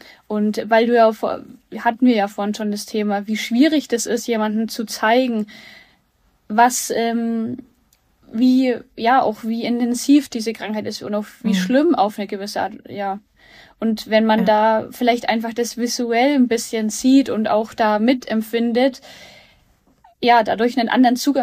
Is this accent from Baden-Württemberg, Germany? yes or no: no; Hof, Bavaria, Germany; am 30. April wird die Premiere in Hof sein, also hier, wo ich herkomme.